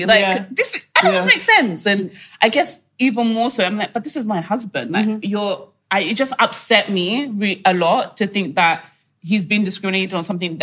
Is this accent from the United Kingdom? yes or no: no; Nigeria; I'm Nigerian, we're Nigerian.